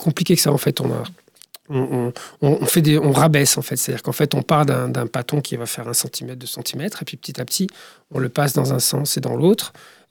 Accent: Brittany, France; en tout cas chez nous, au Pays de Bigoudin

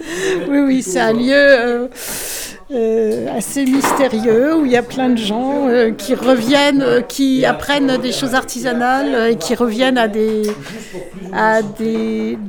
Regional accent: Landivisiau, Brittany, France; Aujourd'hui, je viens de Landivisio et je suis à moitié en région parisienne, à Colombes, et près de Landivisio, dans ma petite maison de famille

